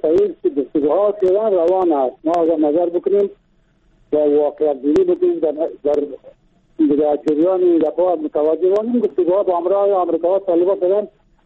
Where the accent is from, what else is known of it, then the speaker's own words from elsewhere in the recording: Bamyan, Afghanistan; از بامیان هستم.